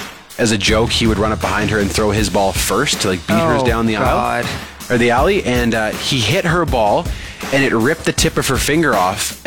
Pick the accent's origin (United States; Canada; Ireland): Canada; Saskatoon, Saskatchewan; There's this place in my hometown of Saskatoon